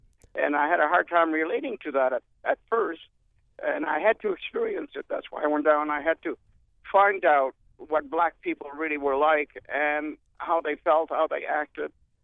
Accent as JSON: {"language": "English", "region": "New Hampshire", "country": "United States", "said": "Well, at the time, I'm from New Hampshire. I was doing some graduate study in Ottawa, Canada."}